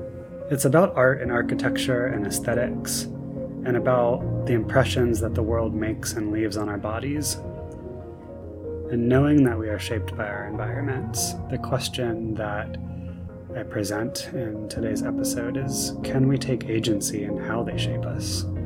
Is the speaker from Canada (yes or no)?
no; Florida, United States; I'm from South Florida, so part of what was happening was that I was really being connected to my childhood, my past